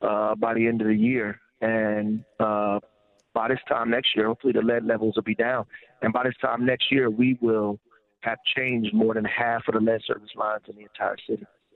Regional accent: Newark, New Jersey, United States; born there; I was born in Newark probably 2 years after the rebellion happened, 1967. I was born in 69

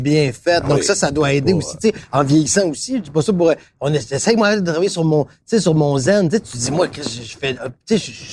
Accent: Quebec City, Quebec, Canada; Tu sais, Québec. Moi, j'étais de Québec.

